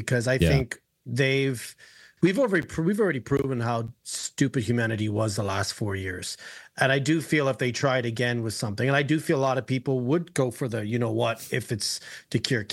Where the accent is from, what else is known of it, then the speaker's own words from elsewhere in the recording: Canada; being Canadian